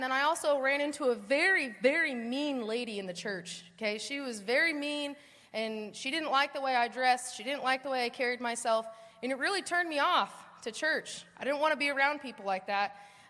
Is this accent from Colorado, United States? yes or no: yes; Colorado, United States; moved away; as you can tell, I'm not from the South. I was born and raised in Colorado